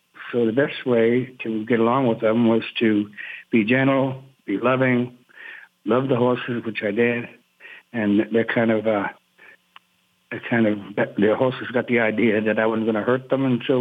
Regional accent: New York, United States; But growing up in New York was one thing.

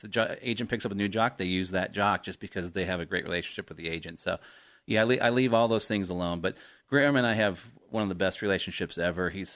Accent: England, United Kingdom; As an Englishman, you'd think, it's very common.

